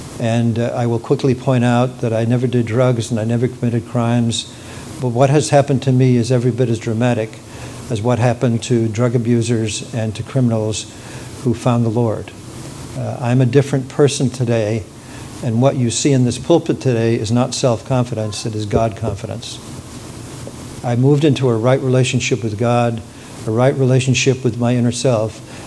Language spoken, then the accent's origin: English; England, United Kingdom; born there; I was born in England. Technically, we were members of the Church of England.